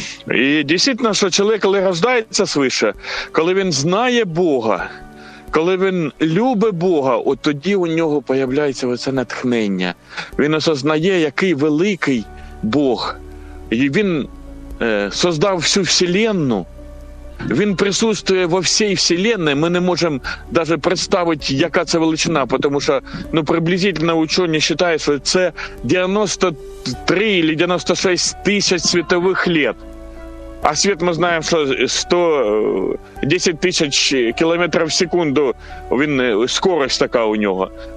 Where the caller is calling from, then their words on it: Kharkiv, Kharkiv Oblast, Ukraine; із Харкова.